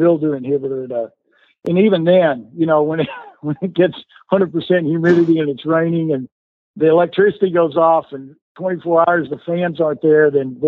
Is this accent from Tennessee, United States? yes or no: no; San Angelo, Texas, United States; You know, I'm from San Angelo out in the desert of West Texas.